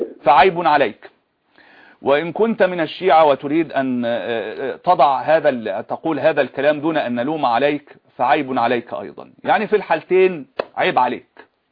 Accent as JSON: {"language": "Arabic", "country": "Egypt", "said": "يخصني أنا كمصري"}